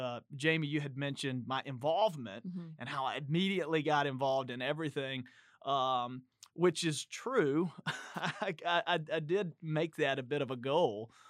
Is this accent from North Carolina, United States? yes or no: yes; North Carolina, United States; I was new to Clemson. I was new to South Carolina. I grew up in Western North Carolina